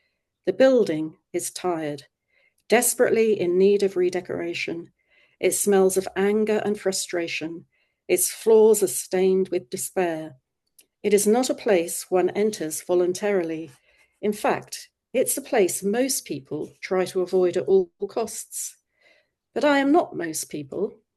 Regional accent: London, United Kingdom; now in Brighton, United Kingdom; I came down from London. I'm a down from Londoner, dear fella, as they call us in Brighton.

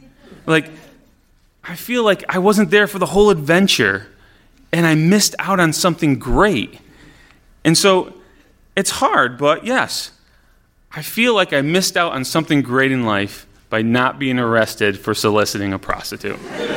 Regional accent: Utica, New York, United States; this is another thing that males growing up in Utica know.

